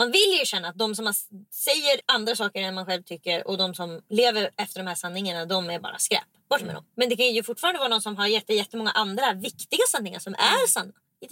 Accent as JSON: {"language": "Swedish", "town": "Uppsala", "region": "Uppsala County", "country": "Sweden", "tie": "born or raised there", "said": "Ja, jag är uppvuxen i Svartbäcken i Uppsala i alla fall."}